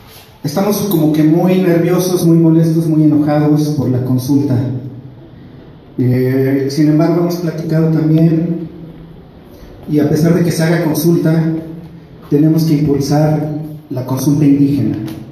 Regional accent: Tepoztlán, Morelos, Mexico; Soy de Tepoztlán.

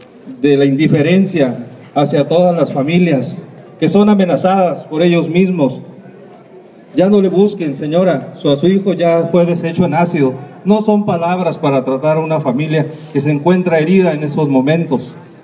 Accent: Tijuana, Baja California, Mexico; Vengo de Tijuana, Baja California, en representación de 300 familias de personas desaparecidas en el estado.

